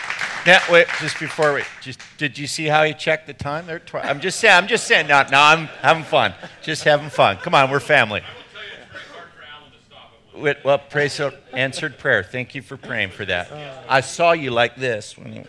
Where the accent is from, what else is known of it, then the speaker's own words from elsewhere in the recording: England, United Kingdom; That is I'm from England.